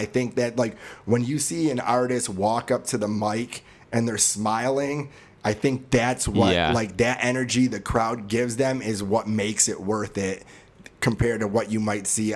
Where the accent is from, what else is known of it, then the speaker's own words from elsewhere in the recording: Medina, United States; Well, I'm from Medina, so like